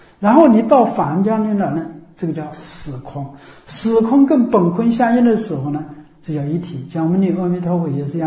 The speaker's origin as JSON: {"language": "Chinese", "region": "Anhui", "country": "China", "moved": "yes", "lives_now": "Jiangxi, China", "said": "就像我是安徽人，然后到江西来，因为我吃江西的饭，我已经吃了三四十年了，现在也像江西人了"}